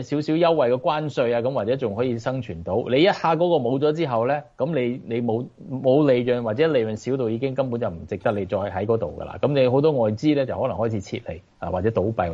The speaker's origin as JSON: {"language": "Cantonese", "country": "China", "said": "真系丢晒我哋中国人嘅架。我哋中国人，你睇下以前即系古代嘅时候做嗰啲产品啊"}